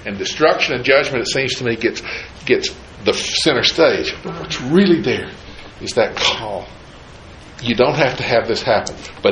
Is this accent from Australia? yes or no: no; Great Smoky Mountains, United States; I grew up in the Smokies. 40 miles in a car could get me to the base of Mount LeConte.